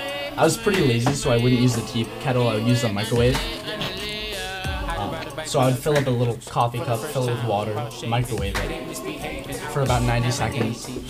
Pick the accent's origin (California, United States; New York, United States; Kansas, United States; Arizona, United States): Arizona, United States; Tucson; I'm from Tucson, Arizona, by the way. I'm used to the warmth